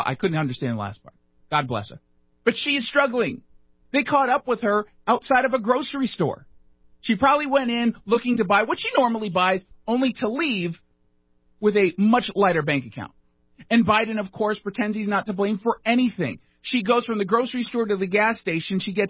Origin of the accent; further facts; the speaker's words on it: California, United States; I'm from California. It's okay for me to say that.